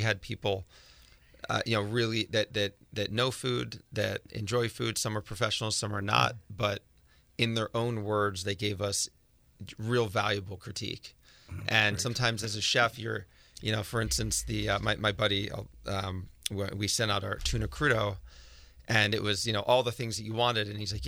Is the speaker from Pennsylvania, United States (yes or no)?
yes; Philadelphia, Pennsylvania, United States; And I'm from Philadelphia, and that's a long way from home.